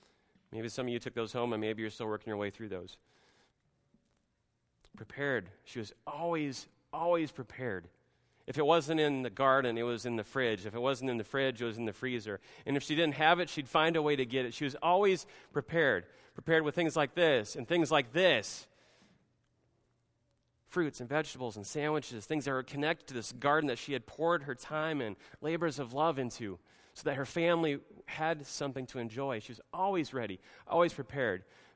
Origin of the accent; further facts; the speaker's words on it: Nebraska, United States; opportunity to travel back to my home state of Nebraska, and with a little bit of extra time to spare and trying to dodge some of the work that dad and mom might have me do on the farm